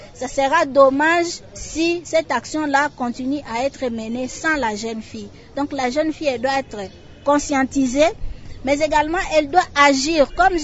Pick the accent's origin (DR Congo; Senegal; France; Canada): DR Congo; Chez nous, en RDC